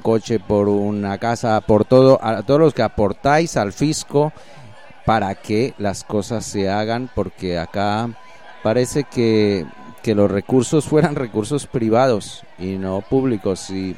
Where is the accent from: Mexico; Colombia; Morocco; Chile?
Colombia; born there; Soy nacido en Colombia.